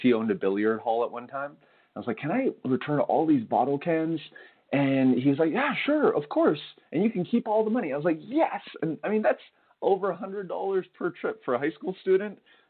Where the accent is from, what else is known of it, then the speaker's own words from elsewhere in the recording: Canada; so I'm Korean Canadian, and my parents immigrated to Canada in the 70s.